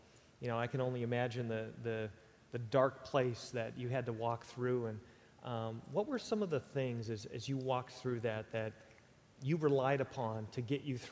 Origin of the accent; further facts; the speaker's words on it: Lockport, United States; They're from Lockport, so let's give it up for them. Thank you for coming. My hometown.